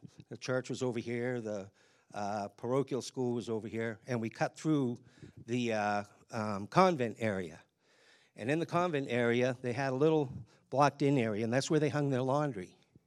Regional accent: Boston, Massachusetts, United States; born there; In 1955, I was born in Boston to the father of a first-generation American-Italian.

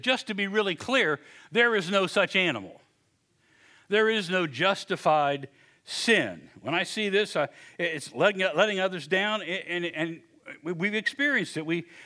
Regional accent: West Virginia, United States; all my life growing up in West Virginia, people would kill me a hilljack, a hillbilly, stump jumper.

